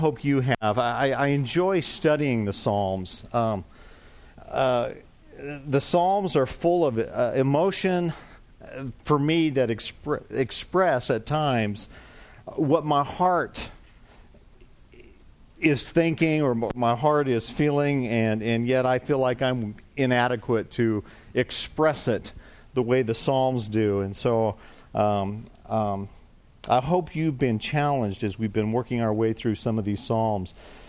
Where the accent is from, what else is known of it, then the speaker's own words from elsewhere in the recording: Colorado, United States; And, you know, I grew up in Colorado. I lived in Colorado, but it's been 20 years since I've been there.